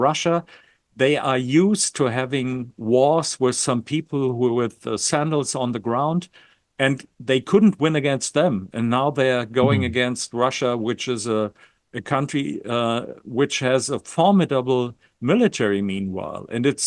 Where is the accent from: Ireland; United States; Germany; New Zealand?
Germany; West Germany; here in East Germany, where I live now, I'm from West Germany, to make that clear.